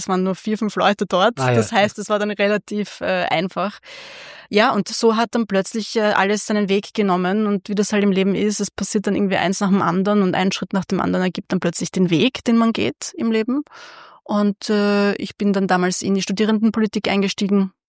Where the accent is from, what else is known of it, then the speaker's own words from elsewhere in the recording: Vienna, Austria; Ich bin ja eigentlich in Margareten aufgewachsen. Ich habe, ich glaube, 22 Jahre oder so in Margareten gelebt.